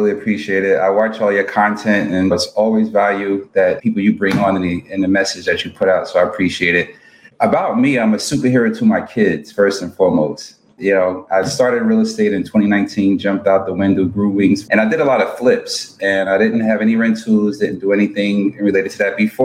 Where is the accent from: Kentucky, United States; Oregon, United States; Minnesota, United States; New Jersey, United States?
New Jersey, United States; So I come from North New Jersey, pretty rough area, grew up in the 80s, crack and everything was prevalent during that time.